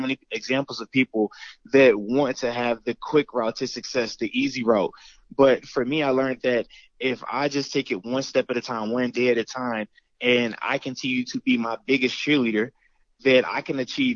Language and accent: English; Norfolk, Virginia, United States; Yeah, so for me, I grew up in Norfolk, Virginia, right down by Virginia Beach.